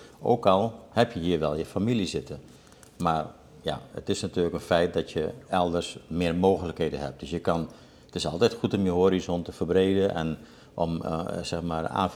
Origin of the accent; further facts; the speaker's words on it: Suriname; also born or lived in Netherlands; ik ben geboren in Nederland, maar ik ben als kind naar Suriname getrokken.